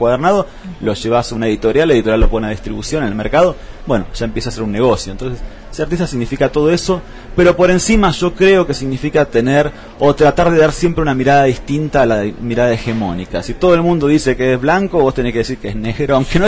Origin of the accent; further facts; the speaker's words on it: Buenos Aires, Argentina; born there; Yo nací en Buenos Aires, pero me siento patagónico.